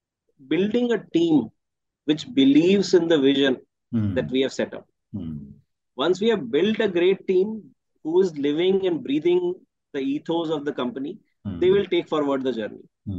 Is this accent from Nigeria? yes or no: no; Uttarakhand, India; born there; I was born in Uttarakhand. I worked across in India, multiple cities like Delhi and Bangalore and Pune and Calcutta and Gujarat.